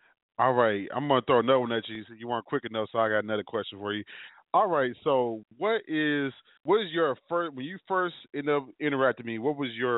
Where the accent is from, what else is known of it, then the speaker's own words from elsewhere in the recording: East Coast, United States; Yes, we're human, and I'm from the East Coast, so that's just what happens.